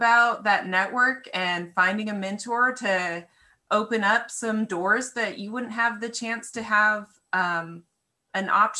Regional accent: Walla Walla, Washington, United States; Yes, Walla Walla. I was born and raised in Walla Walla, Washington.

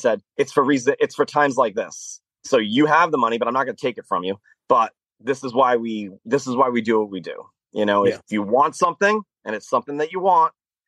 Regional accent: Massachusetts, United States; Even though I'm from Massachusetts, I'm like so close to the border that was the local track for me.

